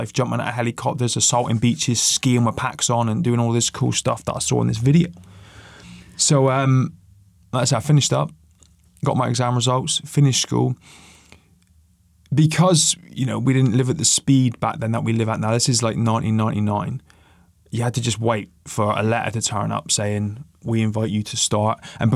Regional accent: Plymouth, South West England, United Kingdom; born there; I live in Plymouth. I was born in Plymouth.

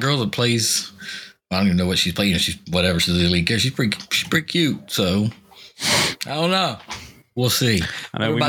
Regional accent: Charleston, West Virginia, United States; That was based in West Virginia. So for me, it was like nostalgic because I'm from West Virginia. I'm from Charleston where it was all everything.

